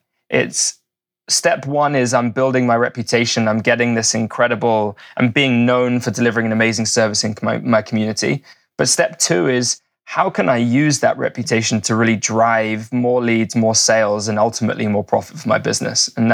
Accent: England, United Kingdom; moved away as an adult; also born or lived in London; now in Vancouver, Canada; I'm from England, coming at you by way of Vancouver. So yeah, spent a good 6 or 7 years living in the city of London. Fancy the change. Moved out to the Pacific Northwest 4 years ago.

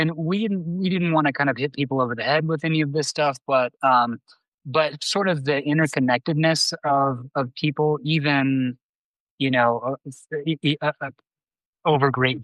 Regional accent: Alaska, United States; You know, I was born and raised in Alaska. Spent most of my formative years there

